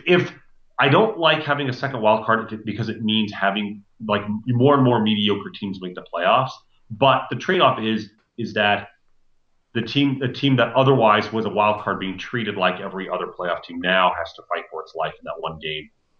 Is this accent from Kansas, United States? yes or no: yes; Wichita, Kansas, United States; also born or lived in Baltimore / Detroit; now in Chicago, United States; I mean, I never lived in Kansas City. I grew up in Wichita.